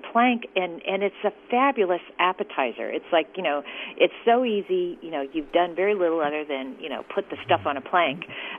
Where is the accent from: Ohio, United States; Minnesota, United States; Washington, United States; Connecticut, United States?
Ohio, United States; Cincinnati; or I know I grew up in Cincinnati. When I go back, you know, Cincinnati is really a great ice cream town.